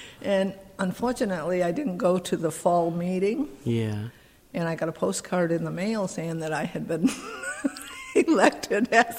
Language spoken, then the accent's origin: English; Belmont, New Hampshire, United States; now in Gilmanton, United States; I grew up in Belmont